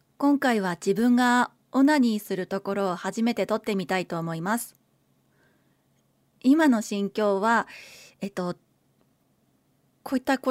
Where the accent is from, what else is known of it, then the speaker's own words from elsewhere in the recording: Gunma, Japan; 出身地は群馬県で新人声優です。